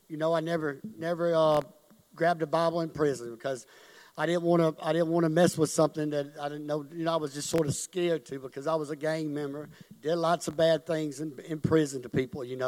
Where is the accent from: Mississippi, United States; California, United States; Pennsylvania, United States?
Mississippi, United States; Columbus; I'm from Columbus, Mississippi. I'm 47 years old.